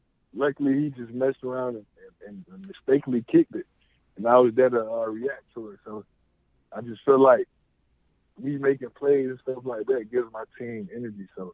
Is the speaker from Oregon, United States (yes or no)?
no; Georgia, United States; Like, I'm from Georgia. No way I'm not going to play here at Georgia.